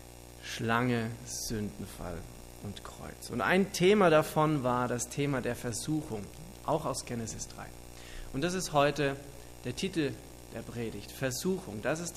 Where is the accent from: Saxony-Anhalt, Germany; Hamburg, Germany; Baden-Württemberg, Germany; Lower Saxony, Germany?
Baden-Württemberg, Germany; Schopfheim; Ich komme auch aus Schopfheim.